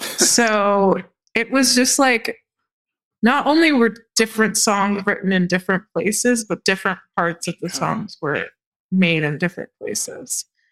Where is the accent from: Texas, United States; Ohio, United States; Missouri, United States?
Texas, United States; I'm from Texas, and there's a, well, right outside of Houston